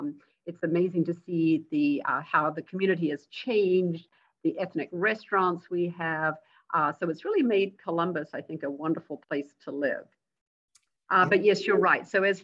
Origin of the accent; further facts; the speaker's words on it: New Zealand; So I grew up in New Zealand, and as a young woman, I did the New Zealand version